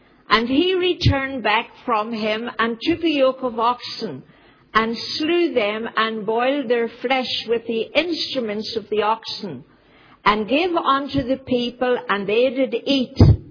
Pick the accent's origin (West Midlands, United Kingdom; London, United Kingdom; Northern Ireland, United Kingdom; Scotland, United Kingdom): Northern Ireland, United Kingdom; Lurgan; he forgot I came from Lurgan.